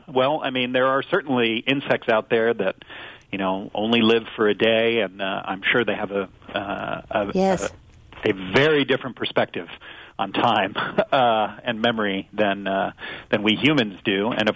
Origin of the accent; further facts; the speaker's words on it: St. Louis, Missouri, United States; Yes, and I remember, I'm from St. Louis